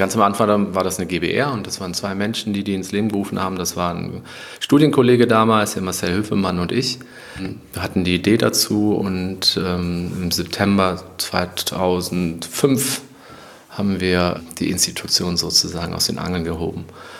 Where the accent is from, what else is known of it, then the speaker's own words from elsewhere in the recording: Mettmann, North Rhine-Westphalia, Germany; Nee, ich bin nicht in Köln aufgewachsen. Ich komme aus dem Neandertal, aus Mettmann. Und habe wirklich das Neandertal direkt neben meinem Lebensort gehabt, wo ich aufgewachsen bin.